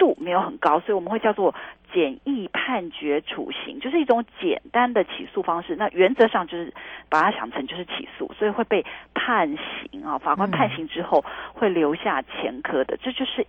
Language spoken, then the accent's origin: Chinese; Taiwan; 而且可能跟我们台湾人的饮食文化有关了啊，大家希望晚上喝点小酒，然后放松一下